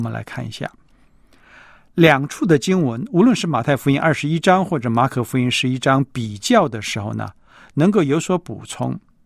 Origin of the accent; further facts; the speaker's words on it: China; 他们以色列人吃无花果，我们中国人吃的比较少一点。